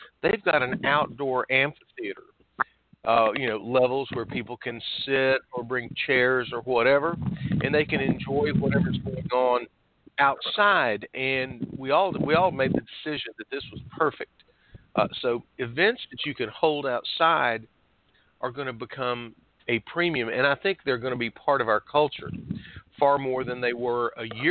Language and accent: English; North Carolina, United States; I grew up in Burke County, which is, you know, not that far from you.